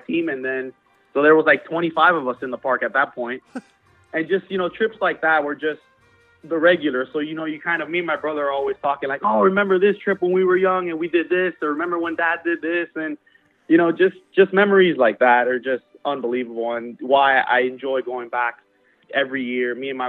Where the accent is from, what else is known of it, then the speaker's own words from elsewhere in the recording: Miami, Florida, United States; Yeah, growing up in Miami, it was very, a three-hour drive to Disney World